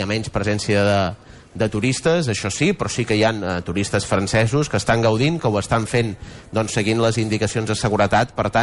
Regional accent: Pineda de Mar, Catalonia, Spain; de Pineda, i per tant se'l coneix bé

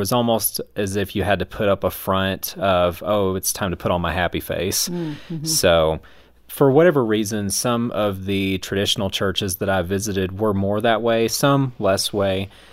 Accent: the South, United States; So my experience growing up in the South is that most of the churches there

